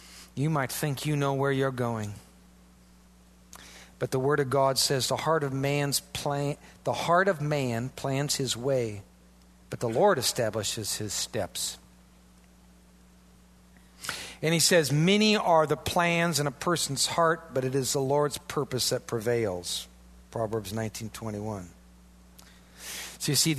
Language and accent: English; Iowa, United States; And I'm from Iowa. It's like, I'm not going any further north. It's cold.